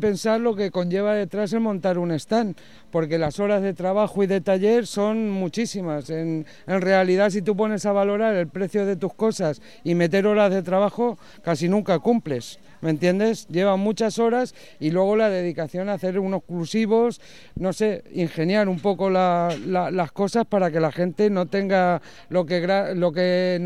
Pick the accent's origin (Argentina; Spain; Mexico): Spain; Albacete, Castilla-La Mancha; normalmente siempre apuesto por Albacete, que es mi tierra, en Navidad